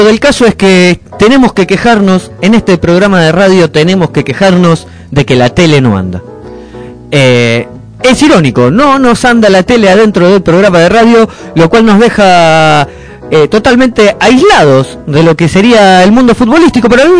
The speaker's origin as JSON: {"language": "Spanish", "country": "Argentina", "said": "le ganamos porque somos argentinos, somos exitistas, tenemos que ganar."}